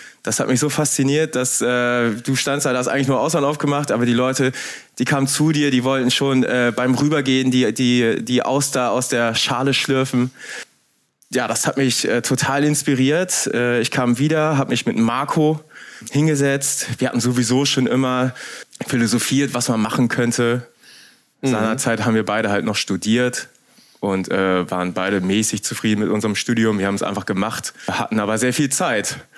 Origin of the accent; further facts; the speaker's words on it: Lower Saxony, Germany; Wir sind auf einem Dorf bei Bremerhaven aufgewachsen.